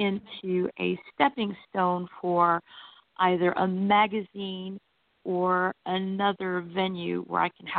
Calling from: Florida, United States; from Florida.

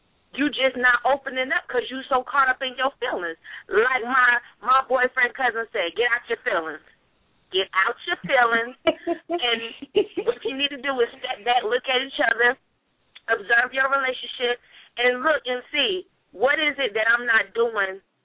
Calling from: North Carolina, United States; from North Carolina.

